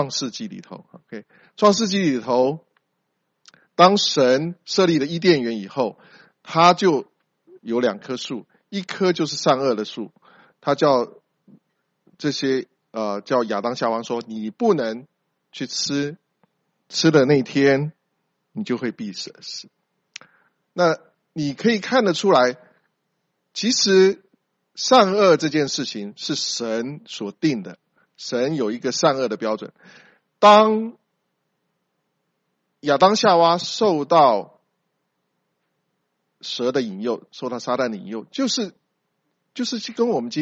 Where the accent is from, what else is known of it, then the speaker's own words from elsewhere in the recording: Taiwan; 我也许是我们从台湾来的背景，我只记得小时候就是二十四孝，其他的都是西方的童话故事